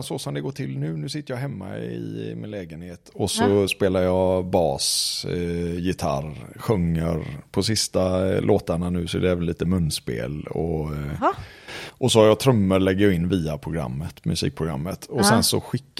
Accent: Kungälv, Västra Götaland County, Sweden; Bra producent uppe från Kungälvsakten där jag är från.

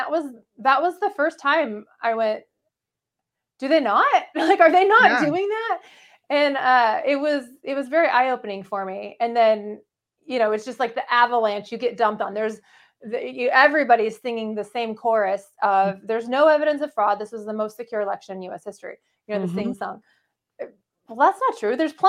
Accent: Phoenix, Arizona, United States; So I was raised in Phoenix. I went to high school there and I went to Arizona State University.

